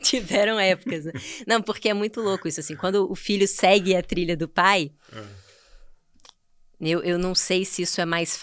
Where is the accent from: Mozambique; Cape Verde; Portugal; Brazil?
Brazil; Vitória, Espírito Santo; eu sou de Vitória, do Espírito Santo.